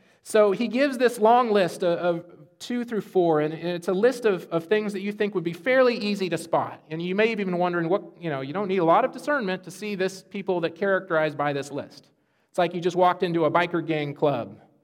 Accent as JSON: {"language": "English", "town": "Phoenix", "region": "Arizona", "country": "United States", "tie": "born or raised there", "said": "You see, growing up in Phoenix, if someone spoke like a Christian, they generally were Christians."}